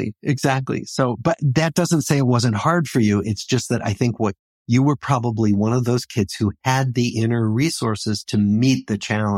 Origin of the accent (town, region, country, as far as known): Des Moines, Iowa, United States; born or raised there